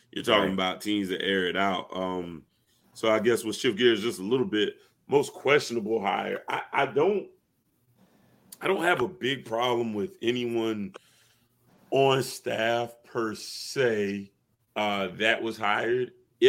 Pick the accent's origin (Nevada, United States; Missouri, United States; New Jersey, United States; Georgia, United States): Georgia, United States; My Georgia plugs, you know, you got to remember I'm from Georgia.